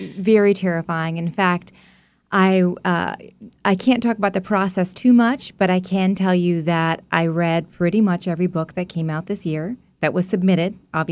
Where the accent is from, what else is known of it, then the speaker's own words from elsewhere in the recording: Sonoma, California, United States; also born or lived in New York City, United States; Yeah, I left New York City in 2010 and went to my hometown of Sonoma, California, where I have a small writer studio that friends with property have lent me.